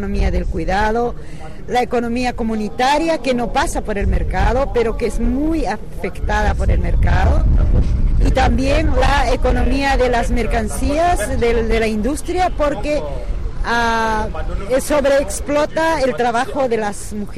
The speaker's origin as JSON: {"language": "Spanish", "country": "Peru"}